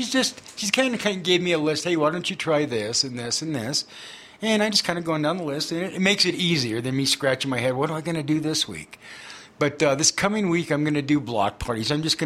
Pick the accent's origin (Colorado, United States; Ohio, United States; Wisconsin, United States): Colorado, United States; Wheat Ridge; I was a Wheat Ridge kid. I grew up in Wheat Ridge, which was nice, kind of right on the border of Wheat Ridge, North Denver.